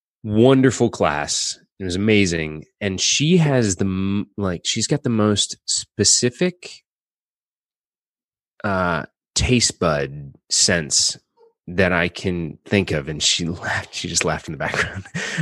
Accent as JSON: {"language": "English", "town": "St. Louis", "region": "Missouri", "country": "United States", "said": "I was like, oh, I'm from St. Louis, Missouri."}